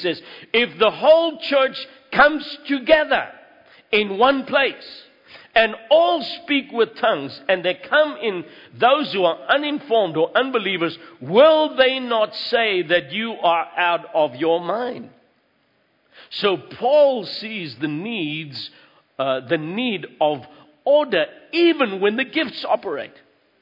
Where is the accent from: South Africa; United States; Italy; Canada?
South Africa; Now, speaking as a South African, this for me is kind of strange